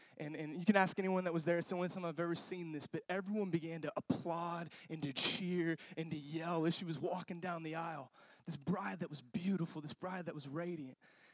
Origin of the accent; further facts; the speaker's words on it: Arkansas, United States; I'm from Arkansas, but not that Arkansas.